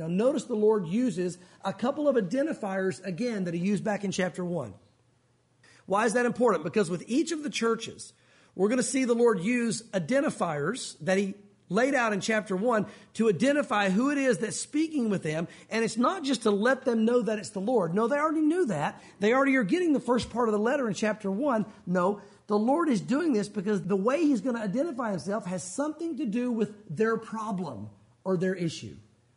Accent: the South, United States; because we grew up in the South.

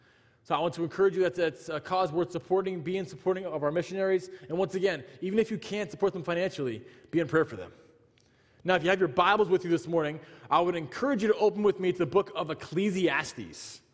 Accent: Virginia, United States; I was away in West Virginia for a couple of days with some friends that I grew up with in Virginia.

